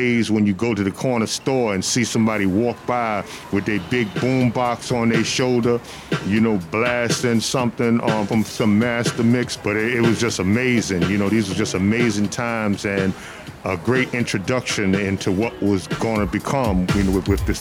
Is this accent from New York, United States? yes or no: yes; Brooklyn, New York, United States; Growing up in Brooklyn, man, I just remember going to like the block parties in the 70s